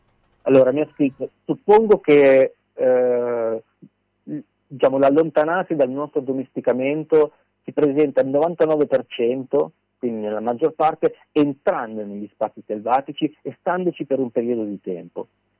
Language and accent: Italian; Milan, Lombardy, Italy; essendo nato e cresciuto in una grande città, sono di Milano